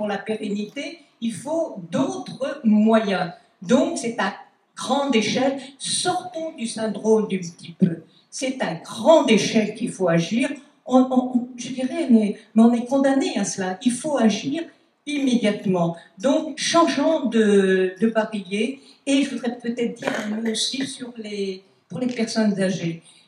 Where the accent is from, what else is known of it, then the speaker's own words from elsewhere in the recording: Nouvelle-Aquitaine, France; Je suis de la Creuse, je suis une ancienne élue